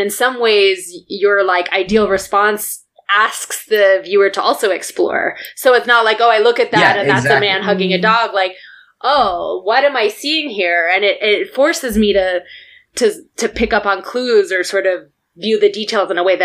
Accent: Tucson, Arizona, United States; So I grew up in Tucson. Yeah, yeah, yeah. So I know what like growing up in the desert's like.

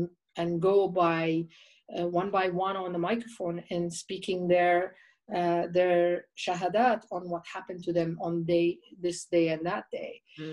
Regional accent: Jordan; also born or lived in Egypt; though I was born in Jordan and I'm second generation Palestinian, Egypt is also a home for me. I've spent a lot of time in my childhood and later in my 20s in Egypt working.

